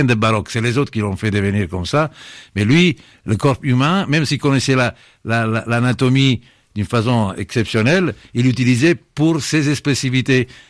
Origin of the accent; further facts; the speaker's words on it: Italy; French is a second language; ça c'est sûr, je suis un italien